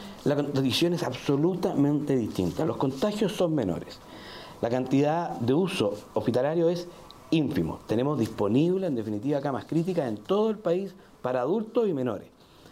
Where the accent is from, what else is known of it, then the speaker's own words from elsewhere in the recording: Maule, Chile; Yo soy del Maule, ha crecido en un 57%.